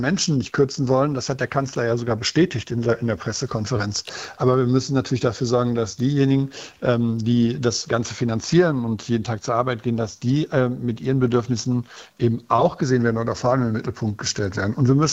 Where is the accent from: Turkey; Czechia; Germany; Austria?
Germany; North Rhine-Westphalia; die Arbeitsplätze an der Ruhr beispielsweise, wo ich herkomme